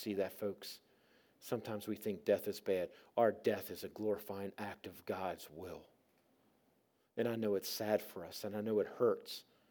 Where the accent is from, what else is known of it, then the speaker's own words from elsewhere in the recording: Baltimore, Maryland, United States; I mean, I grew up in Baltimore City, folks. I mean, not much scares me, right?